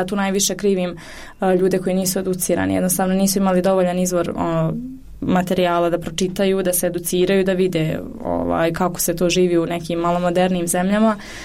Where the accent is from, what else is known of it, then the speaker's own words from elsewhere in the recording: Sarajevo, Federation of Bosnia and Herzegovina, Bosnia & Herzegovina; jer ja sam ipak iz Sarajeva